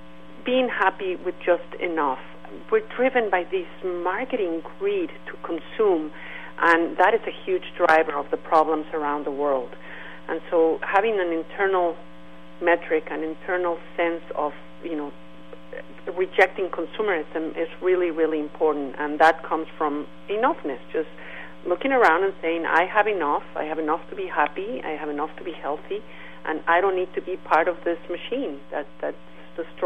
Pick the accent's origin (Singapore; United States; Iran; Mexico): Mexico; You know, I grew up in Mexico, and Mexico is a really wonderful country